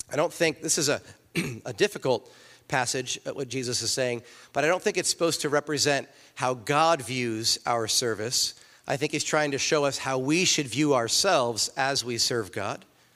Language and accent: English; East Coast, United States; because I'm from the East Coast and the mafia is really strong there, you know.